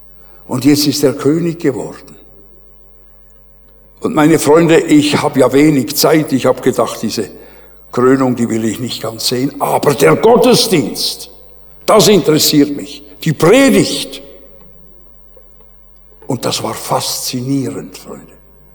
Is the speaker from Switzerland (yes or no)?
yes; Switzerland; Wisst ihr, so als Schweizer, gell?